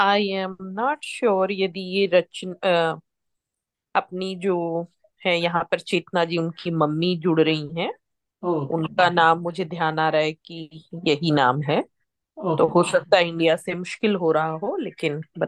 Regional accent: India; मैं इंडिया से हूँ

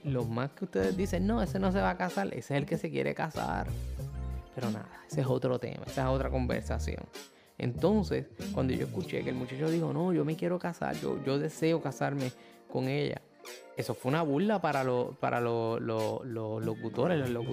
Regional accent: Puerto Rico; desde mi pueblo aquí en Puerto Rico hasta el pueblo donde vivía la que ahora es mi esposa

